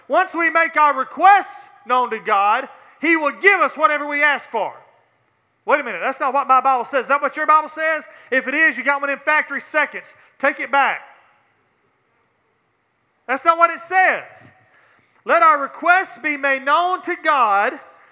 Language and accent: English; the South, United States; born there; I was born in the South. My granny took me to church.